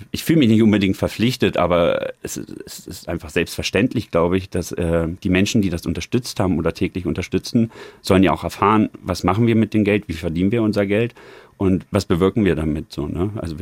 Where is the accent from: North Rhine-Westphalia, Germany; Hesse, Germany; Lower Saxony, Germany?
Lower Saxony, Germany; Meine familiären Wurzeln, da wo ich auch die ersten 20 Jahre meines Lebens aufgewachsen bin, liegen in Niedersachsen. Ein bisschen im Nichts für einen jungen oder für junge Leute. Deswegen beschreibe ich es immer, es liegt zwischen Göttingen und Hannover.